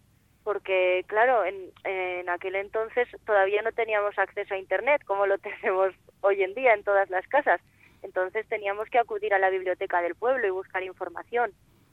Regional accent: Épila, Aragon, Spain; yo empecé en la radio en mi pueblo, en Épila, cuando tenía 11 años

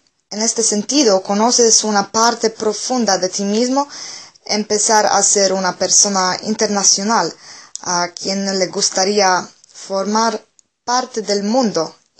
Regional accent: Poland; Spanish is a second language; now in Zaragoza, Spain; En Zaragoza he conocido mucha gente española, por supuesto, y algunos de ellos estuvieron también en mi país, en Polonia.

